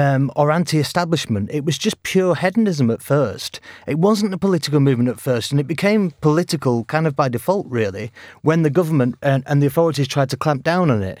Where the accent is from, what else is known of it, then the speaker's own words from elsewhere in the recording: Manchester, North West England, United Kingdom; I'm from Manchester